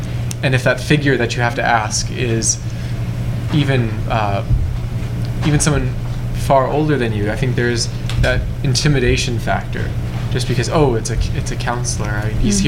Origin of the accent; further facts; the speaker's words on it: United States; now in Canada; I have an American cell phone because I'm an American.